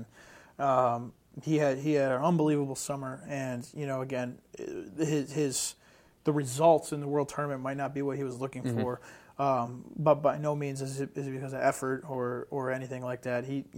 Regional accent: Northeast, United States; And he's another kid, you know, a Northeastern kid, and you know, I'm from the Northeast, so I take a liking to him.

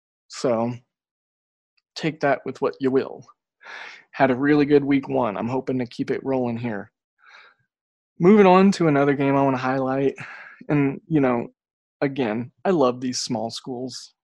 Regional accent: Oklahoma, United States; I grew up in Oklahoma. Math was not our strong suit.

